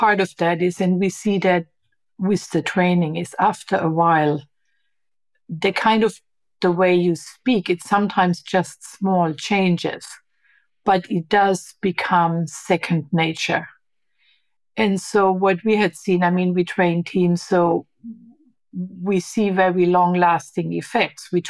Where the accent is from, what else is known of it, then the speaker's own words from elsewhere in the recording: Germany; English is a second language; I'm from Germany.